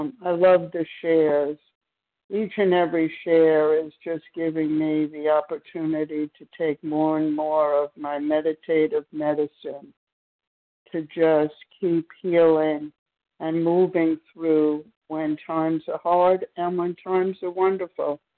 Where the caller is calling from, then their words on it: Maryland, United States; from Maryland.